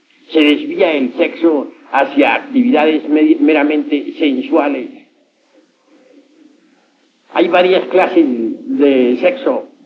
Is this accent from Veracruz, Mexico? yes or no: no; Cotija, Michoacán, Mexico; also born or lived in Mexico City; Yo soy de Cotija, Michoacán. He vivido más que todo, más que en ningún otro lugar en el Distrito Federal.